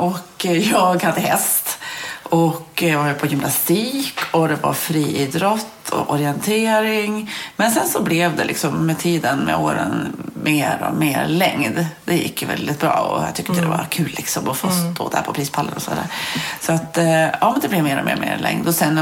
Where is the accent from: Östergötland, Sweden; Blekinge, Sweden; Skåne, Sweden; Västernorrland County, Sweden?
Västernorrland County, Sweden; Ullånger; Jag tror att det var en byatävling hemma i Ullånger. Där jag är uppväxt då.